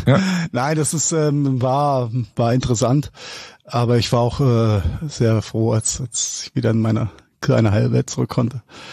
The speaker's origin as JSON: {"language": "German", "town": "Mainz", "region": "Rhineland-Palatinate", "country": "Germany"}